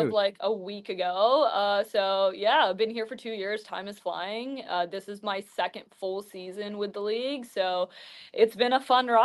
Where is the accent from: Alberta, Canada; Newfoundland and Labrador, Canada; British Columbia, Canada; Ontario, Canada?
Ontario, Canada; Toronto; I'm Canadian, so I'm from Toronto.